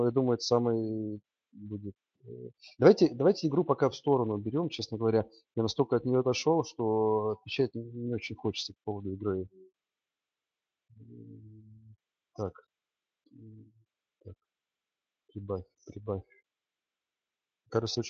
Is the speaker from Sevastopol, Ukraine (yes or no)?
yes; Sevastopol, Ukraine; Сам я из Крыма, из Севастополя. Там мама до сих пор моя живет.